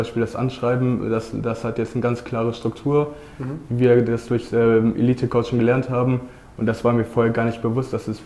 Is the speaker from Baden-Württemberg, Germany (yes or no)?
no; Cologne, North Rhine-Westphalia, Germany; Ja, ich komme aus Köln. Ich bin da zur Schule gegangen.